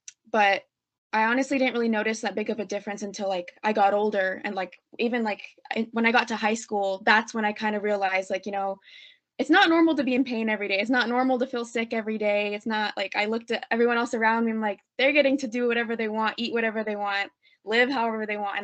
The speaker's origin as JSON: {"language": "English", "region": "New Mexico", "country": "United States", "tie": "born or raised there", "said": "the doctors in my home state, New Mexico, was just very limited resources here."}